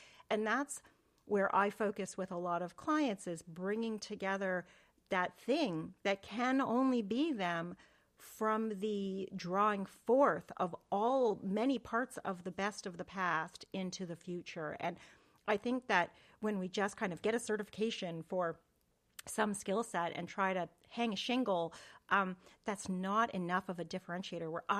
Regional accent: Canada; I'm from Canada.

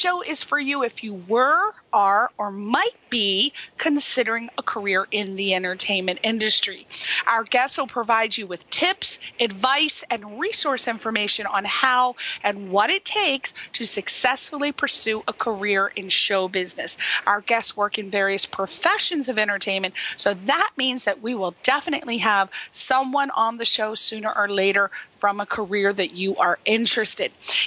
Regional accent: East Coast, United States; Well, that's because I'm from the East Coast

